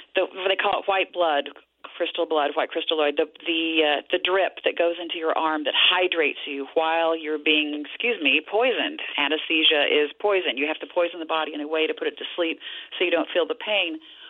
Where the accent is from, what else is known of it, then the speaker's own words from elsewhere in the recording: Dallas, Texas, United States; because I grew up in Dallas